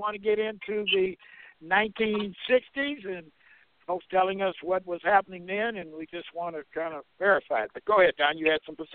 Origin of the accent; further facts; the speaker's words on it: Kansas City, United States; Roy Wilkins, actually out of my hometown of Kansas City.